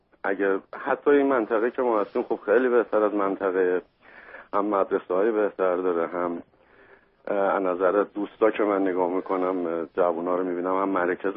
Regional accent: Iran; moved away; کلن دو سال و نیم از ایران اومدیم.

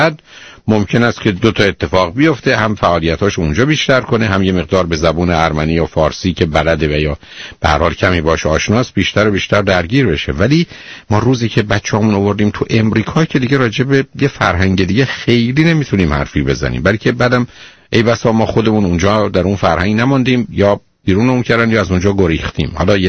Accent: Iran; now in United States; منم ایرانیم

